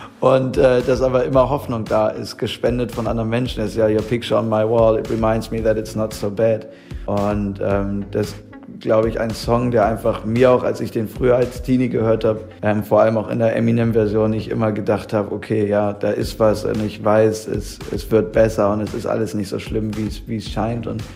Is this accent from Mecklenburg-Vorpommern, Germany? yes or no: yes; Mecklenburg-Vorpommern, Germany; Wir kommen beide aus MacPom